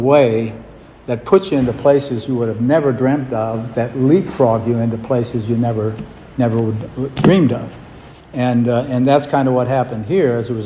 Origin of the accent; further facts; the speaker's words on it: Goshen, Indiana, United States; And I thought I would just work there because Fort Wayne was 60 miles away from my hometown, Goshen, Indiana, and I'd never been far away from home